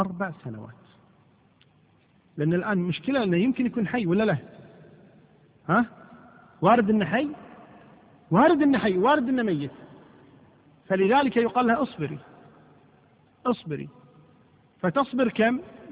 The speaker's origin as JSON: {"language": "Arabic", "country": "Kuwait", "said": "امرأة المفقود مثل ما حصل بالنسبة للأسرى عندنا في الكويت هنا"}